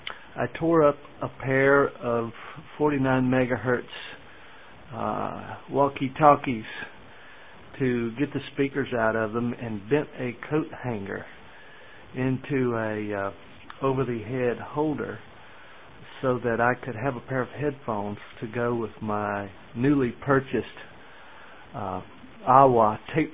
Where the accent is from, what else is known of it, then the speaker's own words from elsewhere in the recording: Mississippi, United States; Back in my hometown in central Mississippi, I was getting into broadcast radio.